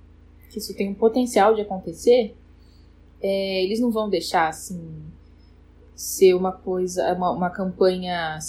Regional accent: Brazil; porque eu sou brasileira e estou aqui

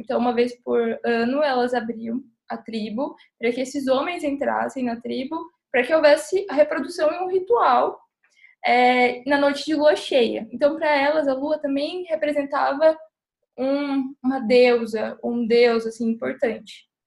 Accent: Pará, Brazil; eu sou paraense. E existe a cultura marajoara no Pará. É uma cultura indígena

